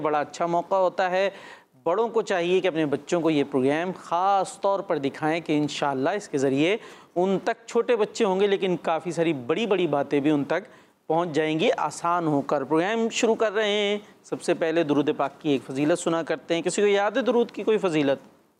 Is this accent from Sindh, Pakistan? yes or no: yes; Karachi, Sindh, Pakistan; ہم کراچی والے ہیں، ہمارا الگ حساب کتاب ہوتا ہے تھوڑا سا